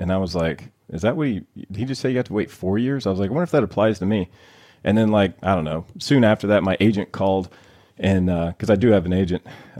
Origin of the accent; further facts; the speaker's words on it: the South, United States; I grew up in the South. We had WGN and TBS.